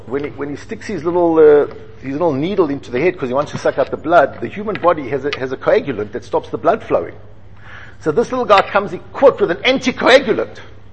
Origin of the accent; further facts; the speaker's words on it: South Africa; I was growing up in South Africa